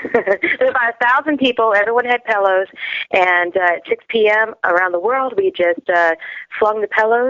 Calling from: San Diego, California, United States; I'm in sunny San Diego, or Earthquake San Diego.

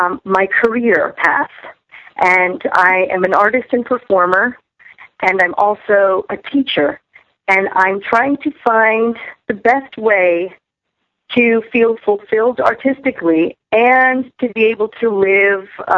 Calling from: Norwalk, Connecticut, United States; I'm calling from the fabulous Norwalk, Connecticut.

